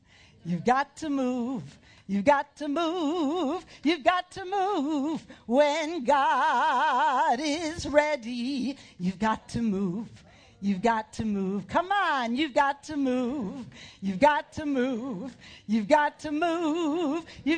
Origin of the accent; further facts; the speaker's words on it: New York, United States; As you know, I'm from New York. I don't know anything about snakes.